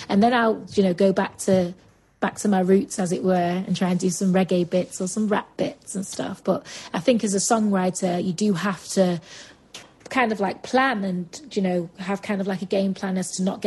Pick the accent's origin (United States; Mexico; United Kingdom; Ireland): United Kingdom; But then UK is obviously being my hometown and stuff.